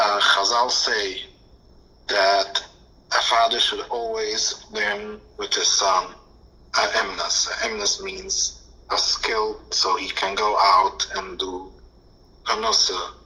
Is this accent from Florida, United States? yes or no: no; Kiryas Joel, New York, United States; now in Brooklyn, United States; I grew up in Monroe, New York, Kiryas Joel. I lived there since I was little, since I was five.